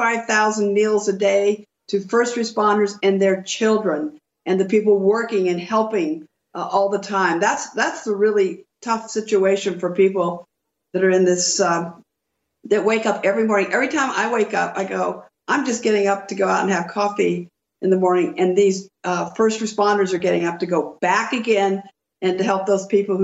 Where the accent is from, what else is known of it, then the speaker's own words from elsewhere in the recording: Long Beach, California, United States; And also my hometown of Long Beach, California has its every night at 8 o'clock lights of hope